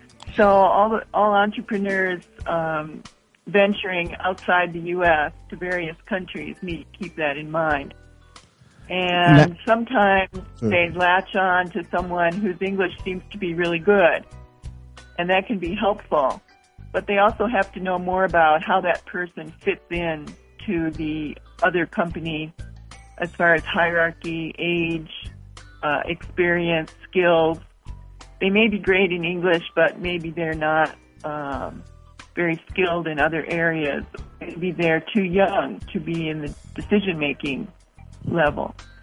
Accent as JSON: {"language": "English", "region": "Midwest", "country": "United States", "tie": "born or raised there", "also_born_or_lived": "Canada / Japan", "moved": "as an adult", "said": "I'm an American by birth and growing up in the Midwest, but after that, for about 30 years, I lived outside the U.S."}